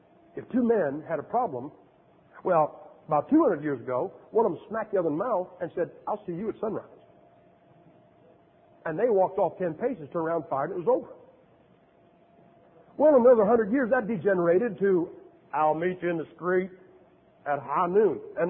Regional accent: Massillon, Ohio, United States; I'm from Massillon, Ohio. That's where pro football started.

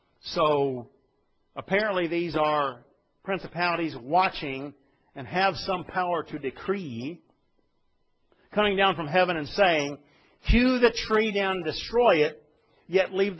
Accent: Texas, United States; Now, I grew up in Texas, and we had a bunch of cattle, both dairy cattle and beef cattle.

